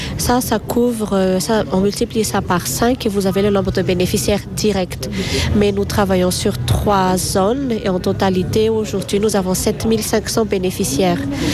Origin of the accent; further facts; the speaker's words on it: Antananarivo, Analamanga, Madagascar; Oui, moi je viens de Tana